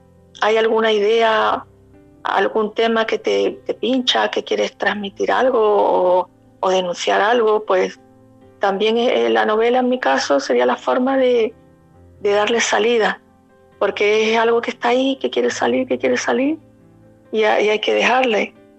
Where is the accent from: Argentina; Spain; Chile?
Spain; La Línea de la Concepción, Andalusia; Bueno, pues yo soy, como el acento está cantando, sí. Soy del sur, soy de La Línea y bueno, tengo 50 años